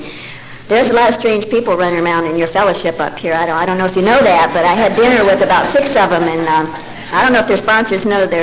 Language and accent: English; West Virginia, United States; So I'm from West by God, Virginia. That was one strike against me right there. And I live back in a holler, way back in a holler.